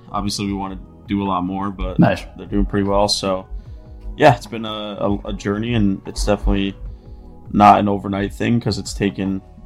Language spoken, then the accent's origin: English; New York, United States; I'm from New York. I went to a state school in New York called Binghamton University.